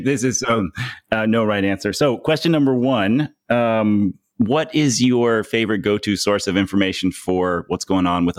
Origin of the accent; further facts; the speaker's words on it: Portland, Oregon, United States; moved away as an adult; now in Fujisawa, Japan; There's biodiesel and electric buses in my hometown of Portland, Oregon. And I've been living in Fujisawa, Japan for a year